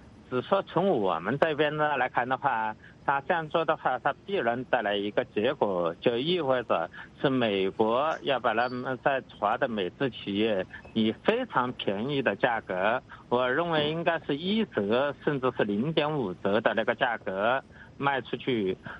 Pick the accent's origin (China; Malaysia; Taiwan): China; 在我们中国人的传统来